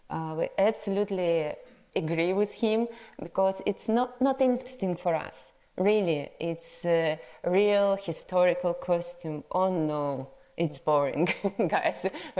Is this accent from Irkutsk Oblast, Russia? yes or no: yes; Irkutsk, Irkutsk Oblast, Russia; English is a second language; yes, it's like my hometown Irkutsk. I'm from Irkutsk. It's Siberia. It's 600 people lived in this city.